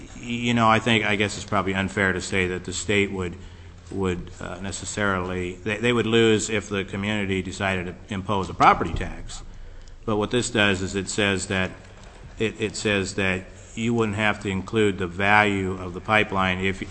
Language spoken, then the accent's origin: English; Valdez, Alaska, United States; I come from Valdez, of course